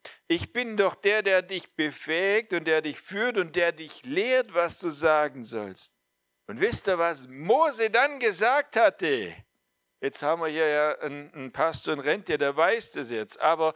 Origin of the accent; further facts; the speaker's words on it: Baden-Württemberg, Germany; aber als Schwabe richtig zu sprechen, das ist echt schwer.